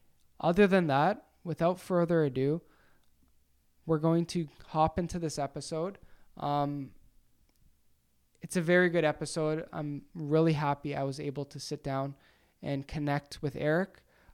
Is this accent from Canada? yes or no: yes; Canada; as a Canadian, as somebody that's living in Canada